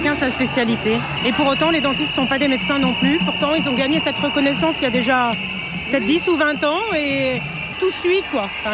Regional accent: Clermont-Ferrand, Auvergne-Rhône-Alpes, France; Clermont-Ferrand.

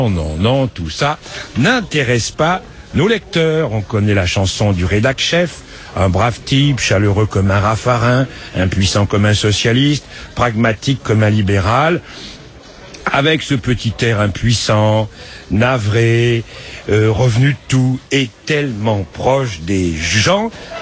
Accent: Paris, Île-de-France, France; quand on est parisien comme moi

